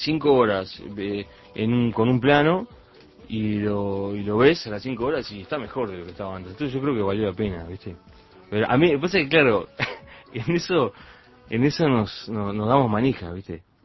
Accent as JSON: {"language": "Spanish", "country": "Uruguay"}